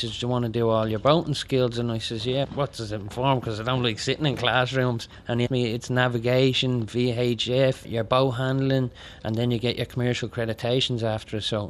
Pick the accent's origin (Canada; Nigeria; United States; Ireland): Ireland; Dublin, Leinster; I was from Ringsend and I used to love looking at the boats. And my grandfather was a docker